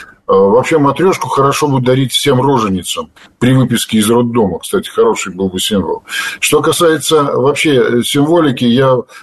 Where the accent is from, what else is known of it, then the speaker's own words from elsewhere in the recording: Belarus; Я ему сказал, из Беларуси.